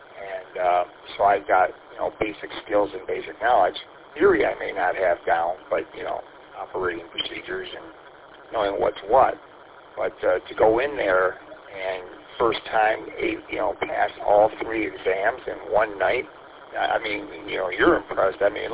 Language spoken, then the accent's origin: English; St. Clair Shores, Michigan, United States; There's a swap meet this weekend in St. Clair Shores, my hometown, for ham radio.